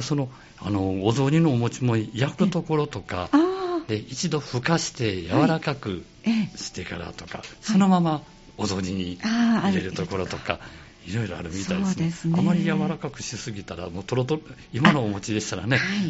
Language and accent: Japanese; Miki, Hyogo, Japan; 私の出身は三木なんですけど